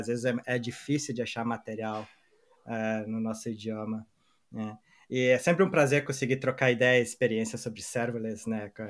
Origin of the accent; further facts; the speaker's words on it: Caxias do Sul, Rio Grande do Sul, Brazil; Eu sou de Caxias do Sul, no Rio Grande do Sul